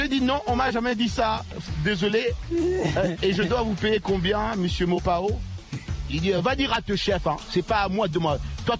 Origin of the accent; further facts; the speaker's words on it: DR Congo; je suis congolais